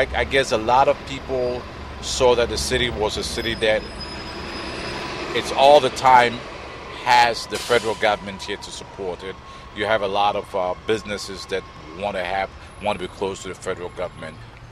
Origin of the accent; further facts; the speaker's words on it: London, United Kingdom; also born or lived in Ghana; now in United States; Originally, I'm from Ghana, but I grew up in London. I came to the United States in 1979. I've been here over, I'd say, 38 years. I've lived in the D.C. metropolitan area. I originally went to California and I moved over here.